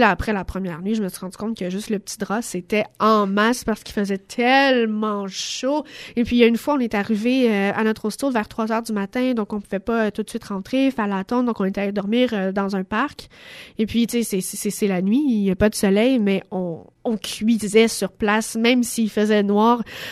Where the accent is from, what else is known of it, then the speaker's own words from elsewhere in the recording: Quebec, Canada; Et moi, je leur répondais, « Oui, je suis québécoise. »